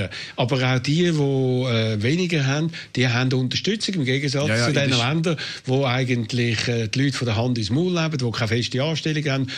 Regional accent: Switzerland; wir sind Schweizer, wir sind freie Schweizer

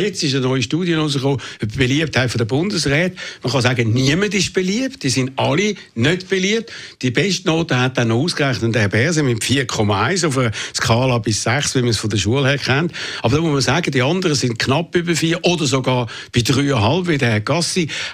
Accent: Switzerland; dass wir als Schweizer mitschuldig sind am Tod von jungen russischen Soldaten.

